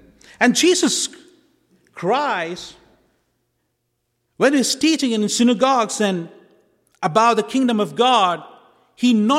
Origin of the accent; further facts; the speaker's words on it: India; I was born and raised in India, the largest democracy of the world.